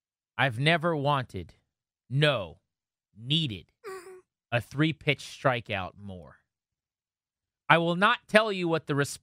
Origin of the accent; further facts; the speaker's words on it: King George, Virginia, United States; You know, you make fun of my hometown, which is the greatest county in the country, King George, Virginia.